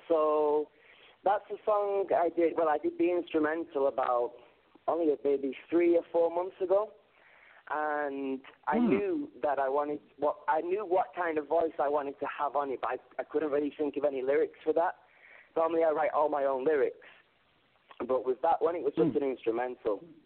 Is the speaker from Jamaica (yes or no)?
no; Manchester, North West England, United Kingdom; moved away as an adult; now in Spain; I was living in Manchester, where I'm from. It's my hometown in England.